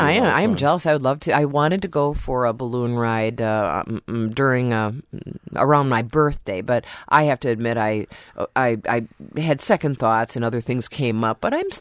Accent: Appleton, Wisconsin, United States; also born or lived in Green Bay; Appleton is my hometown. Green Bay is my old stomping grounds.

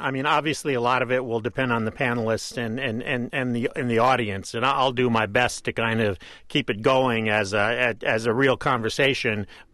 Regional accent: Michigan, United States; I grew up in Southeast Michigan and worked for many years out of Detroit for NPR.

